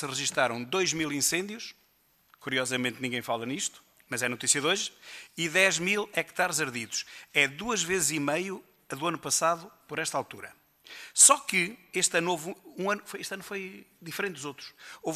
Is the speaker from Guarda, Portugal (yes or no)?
yes; Seia, Guarda, Portugal; Por exemplo, na minha terra em Ceia, já dei este exemplo